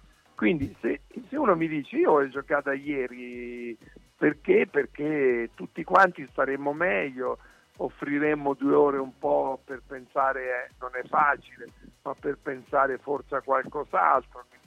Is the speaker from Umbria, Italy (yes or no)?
yes; Gubbio, Umbria, Italy; born there; Io però sono nato a Gubbio